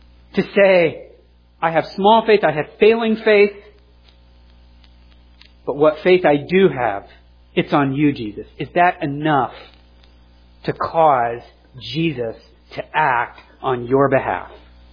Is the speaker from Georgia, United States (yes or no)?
yes; Georgia, United States; I'm from Georgia. I root for the South Carolina Gamecocks.